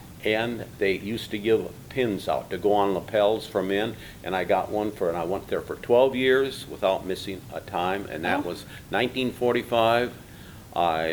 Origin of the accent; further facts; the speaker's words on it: Michigan, United States; also born or lived in California; I was born in California. They came back to Michigan. They stayed in Allegan to start with, but first of all, we lived on Keys Drive, Parchment, also on Riverview Drive